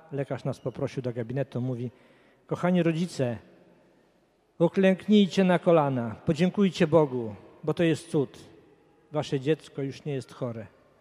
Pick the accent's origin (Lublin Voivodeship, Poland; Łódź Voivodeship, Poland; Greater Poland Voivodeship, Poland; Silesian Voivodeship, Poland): Lublin Voivodeship, Poland; Biała Podlaska; Moja kochana żona Jasia … Jesteśmy z Białej Podlaskiej.